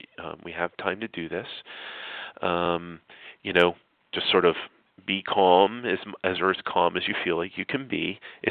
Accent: Harrisburg, Pennsylvania, United States; I would say … I'm from Harrisburg, Pennsylvania.

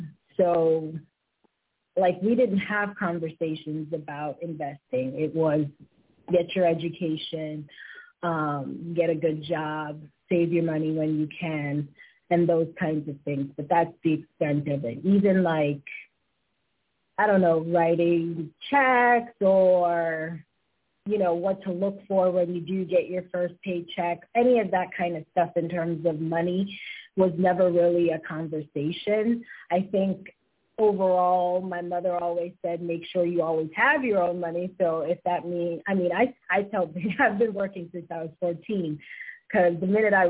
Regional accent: New York City, New York, United States; growing up in the Bronx and in New York

